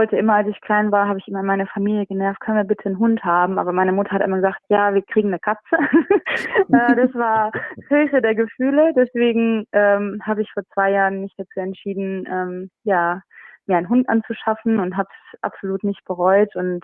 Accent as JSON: {"language": "German", "town": "Essen", "region": "North Rhine-Westphalia", "country": "Germany", "said": "ich bin aus Essen"}